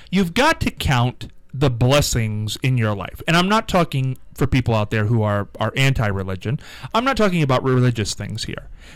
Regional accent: Ohio, United States; I'm right here in Ohio.

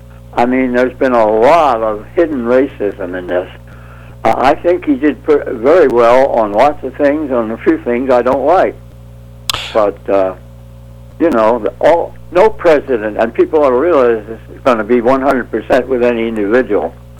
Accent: United States; I realized that I wanted to be back in the U.S. I'm an American, USA.

